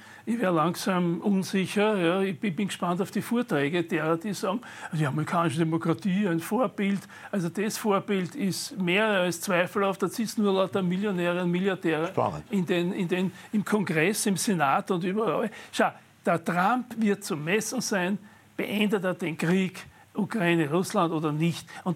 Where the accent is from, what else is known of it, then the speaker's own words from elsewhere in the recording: Austria; ich bin Österreicher.